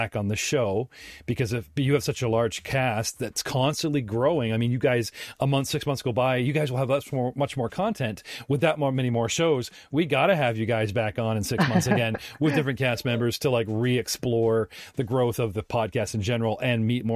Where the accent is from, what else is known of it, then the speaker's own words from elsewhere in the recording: Canada; And I'm sorry, I'm Canadian.